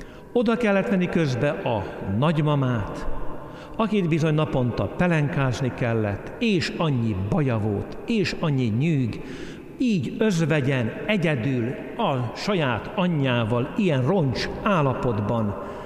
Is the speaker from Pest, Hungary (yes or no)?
yes; Gödöllő, Pest, Hungary; Én Gödöllőn nőttem fel